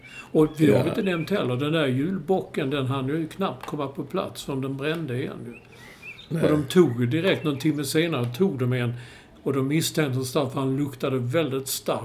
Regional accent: Malmö, Skåne, Sweden; Jag är en Malmöbo kan man säga.

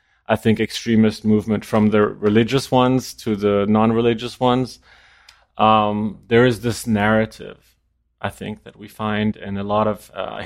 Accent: France; Because when I was four, we moved to France, where my parents worked as foreign correspondents.

